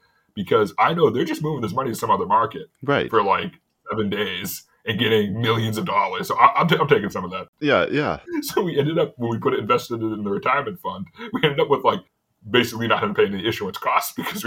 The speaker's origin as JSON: {"language": "English", "region": "New England", "country": "United States", "said": "I'm from New England"}